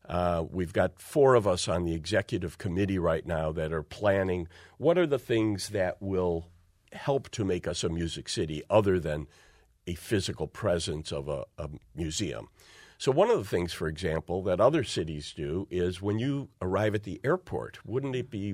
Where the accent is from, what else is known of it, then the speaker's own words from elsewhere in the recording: Detroit, Michigan, United States; I'm from Detroit.